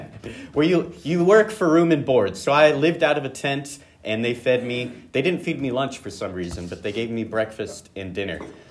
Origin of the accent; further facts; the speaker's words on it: Bend, Oregon, United States; yes, I'm from Bend.